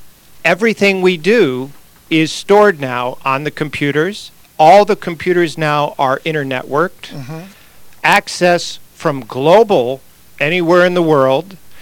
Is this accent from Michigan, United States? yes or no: no; Cleveland, Ohio, United States; Well, I was born in Cleveland, raised here, graduated from Lakewood High School.